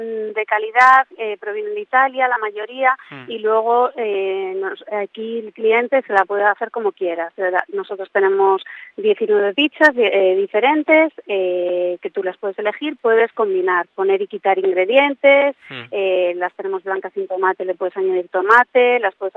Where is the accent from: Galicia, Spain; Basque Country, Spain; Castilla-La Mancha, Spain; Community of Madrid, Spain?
Basque Country, Spain; Mi familia también tiene pizzerías, yo soy del País Vasco y tienen allí.